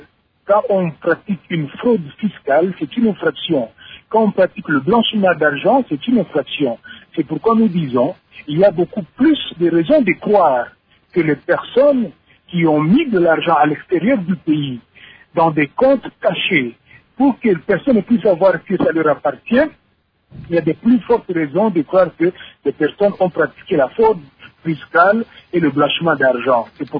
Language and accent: French; DR Congo; pour moi, en tant que Congolais